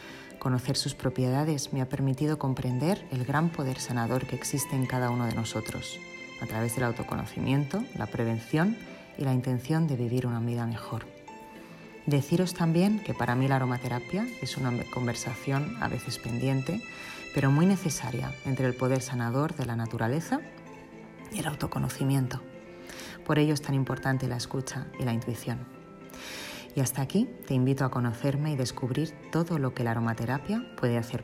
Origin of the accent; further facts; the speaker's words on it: Barcelona, Catalonia, Spain; now in Menorca, Spain; soy barcelonesa, aunque actualmente estoy residiendo en Menorca. Soy madre de 4 hijos